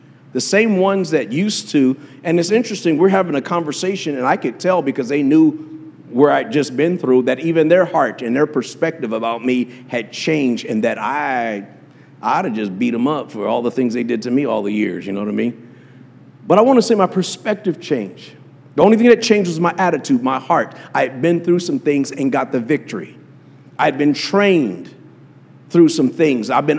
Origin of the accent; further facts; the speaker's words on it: Harrisburg, Pennsylvania, United States; I was raised in Harrisburg, Pennsylvania. Some of you guys don't even know about Pennsylvania and definitely don't know about Harrisburg.